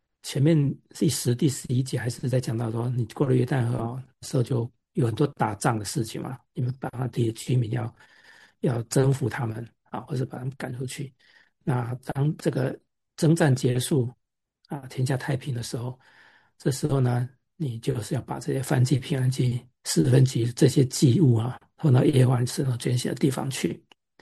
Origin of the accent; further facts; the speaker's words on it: Taiwan; 像我从台湾来，在台湾的地方，就是大山小山